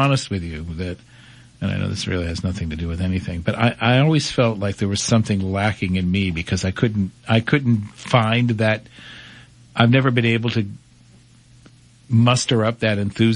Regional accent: Massachusetts, United States; I grew up in Massachusetts, so I witnessed that kind of, what's a word I could use that would not be too provocative?

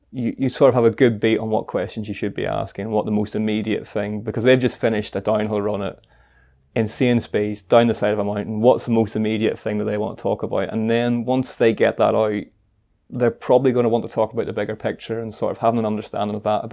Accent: Northern Ireland, United Kingdom; accent: hybrid Northern Irish-Scottish; now in Scotland; I'm Northern Irish, but I live in Scotland, so I've got a weird sort of hybrid across the Irish Sea sort of accent.

